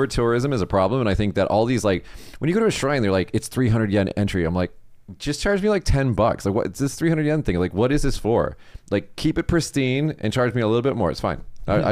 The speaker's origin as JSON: {"language": "English", "town": "Las Vegas", "region": "Nevada", "country": "United States", "tie": "born or raised there", "said": "I lived in Las Vegas. That's my hometown. I'm from Las Vegas."}